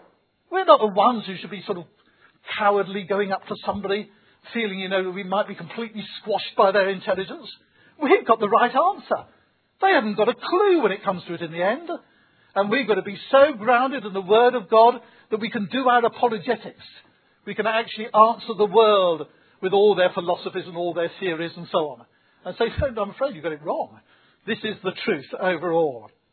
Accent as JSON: {"language": "English", "region": "England", "country": "United Kingdom", "said": "Well, we're English, I suppose. In South Africa, they do that sort of thing much more overall."}